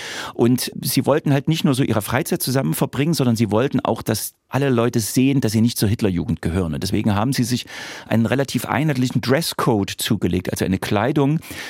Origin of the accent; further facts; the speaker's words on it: Leipzig, Saxony, Germany; accent: Leipzig dialect; Man hört das vielleicht an meinem charmanten Leipziger Dialekt, dass ich also in den 80er Jahren in Leipzig groß geworden bin.